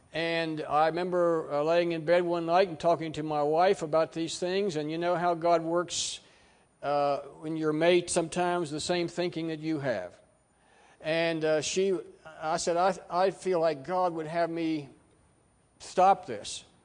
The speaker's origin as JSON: {"language": "English", "region": "West Virginia", "country": "United States", "tie": "born or raised there", "said": "I grew up in Gilmer County, West Virginia."}